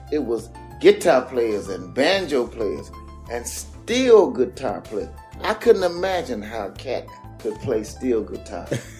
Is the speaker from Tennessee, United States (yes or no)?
yes; Nashville, Tennessee, United States; And I'm from Nashville, Tennessee. So I had so much music exposure.